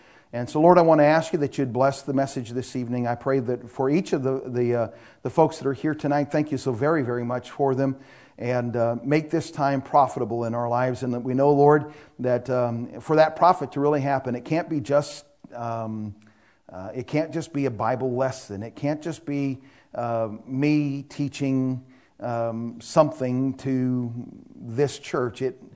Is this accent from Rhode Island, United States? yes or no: no; Oregon, United States; So I was from Oregon, and he pastored in Washington